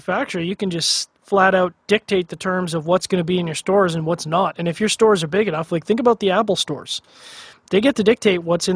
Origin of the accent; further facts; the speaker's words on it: Canada; and I, as a Canadian, I'm well aware